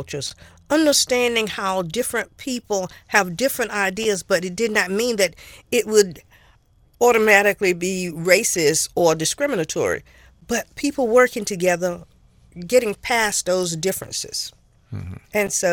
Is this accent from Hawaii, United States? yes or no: no; North Carolina, United States; also born or lived in Missouri; I lived in Missouri for 4 years. So I understand about dialect and how different. As a Southerner, I'm from North Carolina.